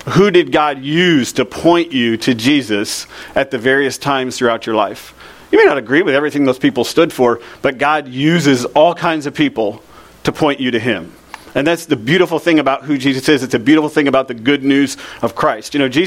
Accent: Lakeland, Florida, United States; now in Lutz, United States; I grew up in Lakeland, Florida, good old Polk County, as Jake has many times made fun of me for.

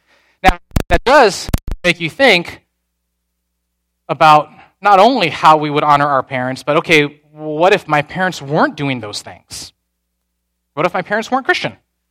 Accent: Carmel, Indiana, United States; As a, whatever, 6-year-old, 7-year-old, 8-year-old growing up in Carmel, Indiana, at that point in time, this is in the 80s

